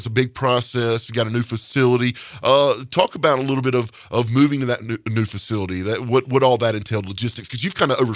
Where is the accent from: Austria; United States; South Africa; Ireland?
United States; North Carolina; I'm from North Carolina, and I know what the summers and spring can feel like in the East Coast